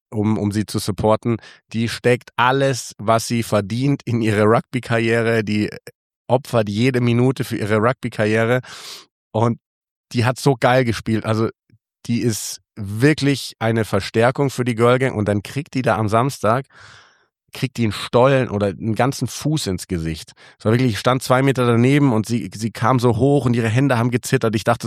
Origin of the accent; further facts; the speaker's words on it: Munich, Bavaria, Germany; wir sind Münchner und gehen jedes Jahr aufs Oktoberfest.